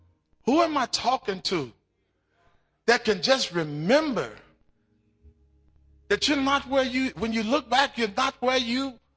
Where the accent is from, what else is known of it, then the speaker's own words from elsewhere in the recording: the South, United States; I'm from the South. Would y'all let me be from the South?